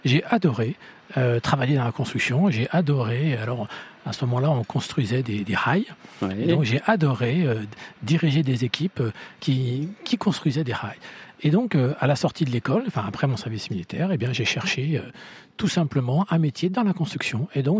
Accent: Nantes, Pays de la Loire, France; born there; Alors, je suis un homme de l'Ouest. Effectivement, je suis né à Nantes et j'ai fait mon parcours entrepreneurial à Nantes.

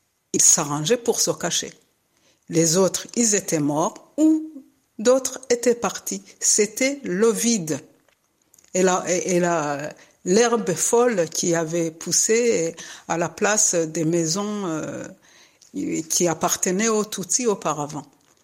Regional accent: Rwanda; also born or lived in France; Parce que c'est chez moi au Rwanda et c'est chez moi aussi en France.

